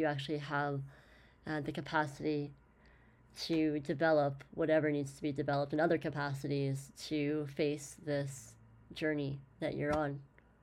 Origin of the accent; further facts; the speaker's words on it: Canada; This is how you know I'm Canadian.